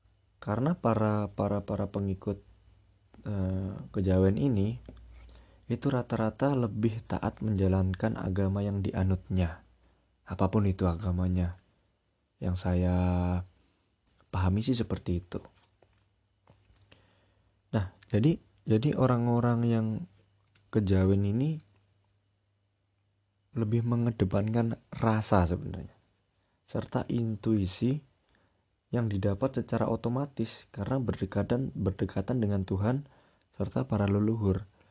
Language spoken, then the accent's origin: Indonesian; Java, Indonesia; accent: Javanese (medok); Ya bagaimanapun saya ini juga orang Jawa ya. Makanya kadang kalau saya ngomong ini ada medok-medoknya gimana.